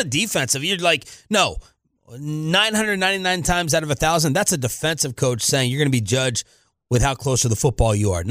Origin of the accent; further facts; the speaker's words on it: Maryland, United States; especially was the case growing up in Maryland, watching those Ravens defenses